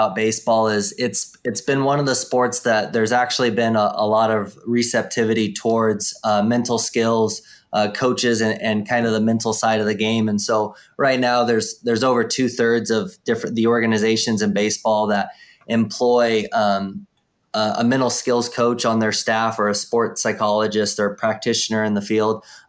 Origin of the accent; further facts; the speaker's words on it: Oregon, United States; So my, as you kind of mentioned, I grew up in Oregon, that's home, and grew up playing different sports